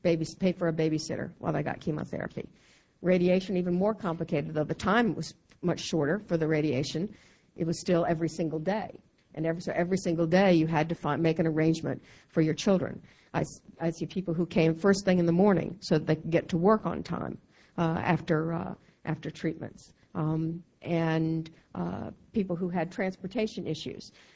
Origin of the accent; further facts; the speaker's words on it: Jacksonville, Florida, United States; born there; I was born on the Naval Air Station in Jacksonville, Florida, courtesy of the Navy doctors.